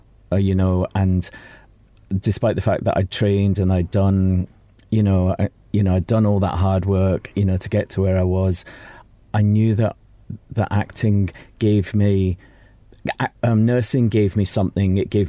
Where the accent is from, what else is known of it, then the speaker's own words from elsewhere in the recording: Glasgow, Scotland, United Kingdom; accent: Glaswegian; I'd come out with this Glaswegian accent and they'd be like, where the hell are you from, you know? So I wanted to stay in Glasgow, to be honest, and do it, make it there.